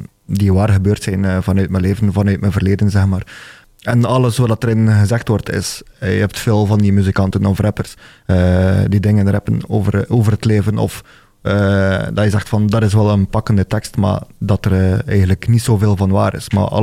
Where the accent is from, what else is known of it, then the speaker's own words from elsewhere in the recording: Veurne, Flanders, Belgium; also born or lived in Ostend; Ik kom persoonlijk van Veurne. Ben daar niet geboren, ben geboren uit Oostende.